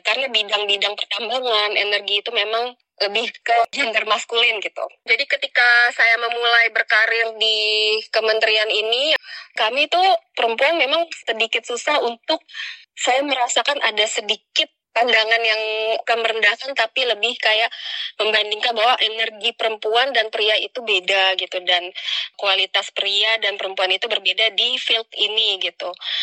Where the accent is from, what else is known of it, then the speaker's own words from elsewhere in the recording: Jakarta, Indonesia; born there; now in Bekasi, Indonesia; Saya kelahiran Jakarta 42 tahun yang lalu.